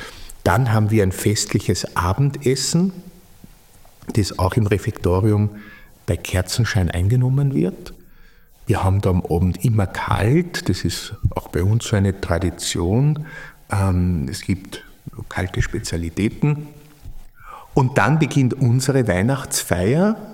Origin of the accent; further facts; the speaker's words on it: Vienna, Austria; Ich bin in Wien aufgewachsen, im 20. Bezirk. Meine Familie war natürlich immer religiös, auch geprägt.